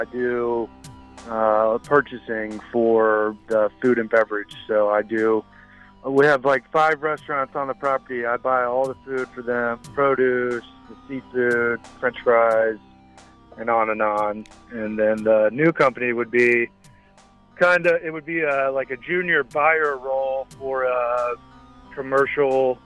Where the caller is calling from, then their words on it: Nashville, Tennessee, United States; I'm calling from Nashville.